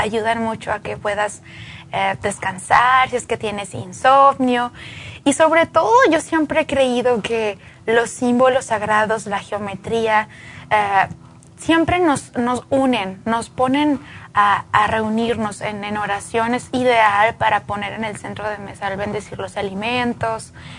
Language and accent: Spanish; Jerez, Zacatecas, Mexico; yo vengo de Zacatecas, Jerez, Zacatecas